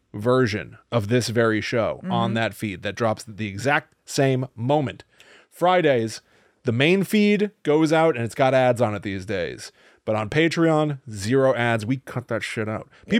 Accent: Connecticut, United States; We grew up in Connecticut.

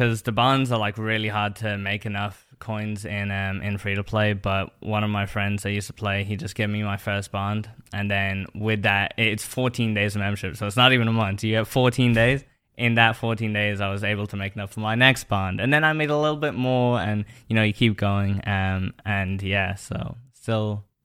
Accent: Ireland; accent: three accents with American twang; growing up in Ireland

